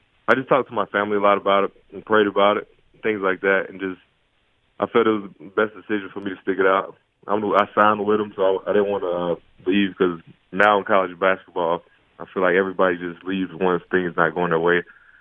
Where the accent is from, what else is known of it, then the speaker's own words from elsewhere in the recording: Shelby, United States; Yeah, I mean, Shelby's a small town. So growing up there, high school sports is pretty much – the biggest thing around.